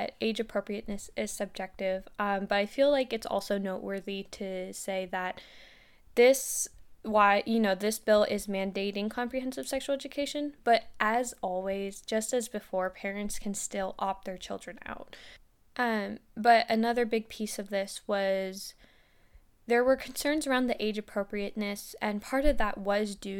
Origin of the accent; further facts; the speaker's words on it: Washington, United States; I grew up in the Washington public school system, and so did Hannah